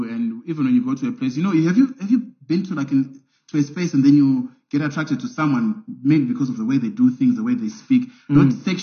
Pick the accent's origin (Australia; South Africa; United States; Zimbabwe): Zimbabwe; I'm like, no, I'm from Zimbabwe, actually.